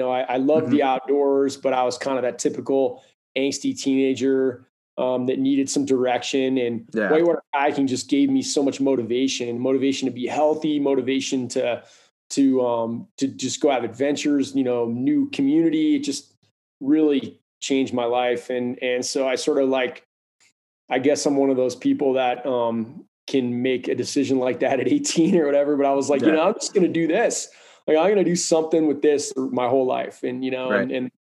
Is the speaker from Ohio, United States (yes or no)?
yes; Cleveland, Ohio, United States; Well, I grew up in Cleveland, Ohio.